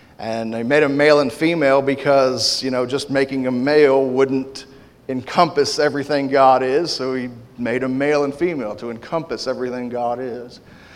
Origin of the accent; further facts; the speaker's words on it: Corpus Christi, Texas, United States; born there; And I was born in Corpus Christi, Texas, but I feel more at home in Beeville, Texas than anywhere else.